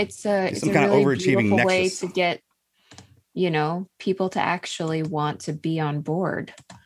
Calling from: Riverview, Florida, United States; Tampa. Well, Riverview, technically, but Florida, Tampa Bay area.

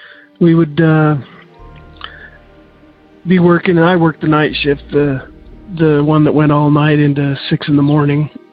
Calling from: Idaho, United States; I'm from Idaho.

